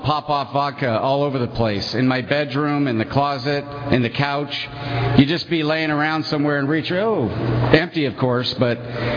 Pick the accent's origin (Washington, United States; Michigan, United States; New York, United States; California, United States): California, United States; Fresno; now in Clovis, United States; And I live in Clovis right now. I was raised in Fresno my whole life. I live in Clovis for about the last 10 years.